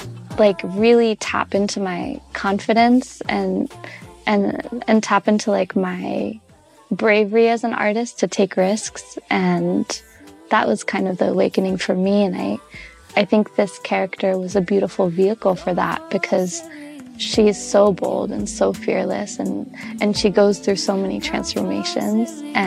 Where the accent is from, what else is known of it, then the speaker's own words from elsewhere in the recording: India; I love being an Indian woman, and I love like sharing that part of my culture.